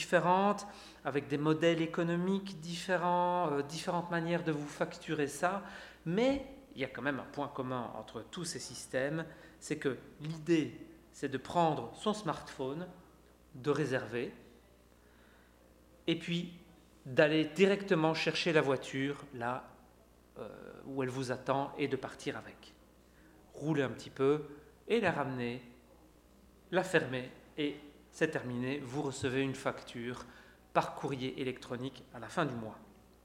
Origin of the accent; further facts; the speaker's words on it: Belgium; moi je suis belge, je vis en Belgique